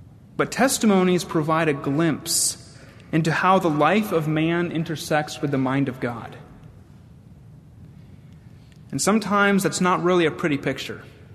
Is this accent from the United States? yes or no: yes; Mohawk, New York, United States; 8 months after I was born, the Lord led my family to a small town in upstate New York called Mohawk. My dad was and still is the pastor of the church there. I am the third of four children.